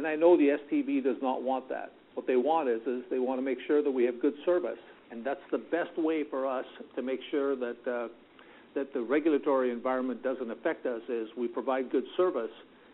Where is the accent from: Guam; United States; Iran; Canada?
Canada; But I grew up in Canada working on a railroad that had interswitching for a distance